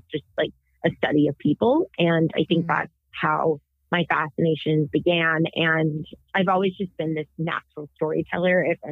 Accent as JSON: {"language": "English", "region": "Massachusetts", "country": "United States", "tie": "born or raised there", "said": "I grew up, for the listeners that know, I grew up in Massachusetts. That is home to such talented Jewish people like John Krasinski and BJ Novak."}